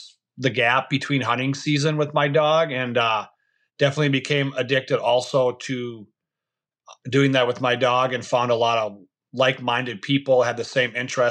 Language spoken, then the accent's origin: English; Minnesota, United States; Yes, I am a Minnesota native. I grew up in West Central Minnesota area, the Elba Lake, Evansville, Ashby area out there